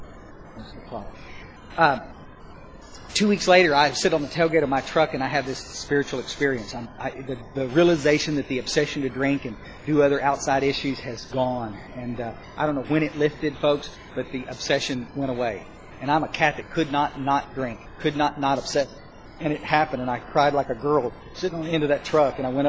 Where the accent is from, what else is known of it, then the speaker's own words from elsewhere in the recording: Ingram, Texas, United States; what's happening in my hometown of Ingram, Texas.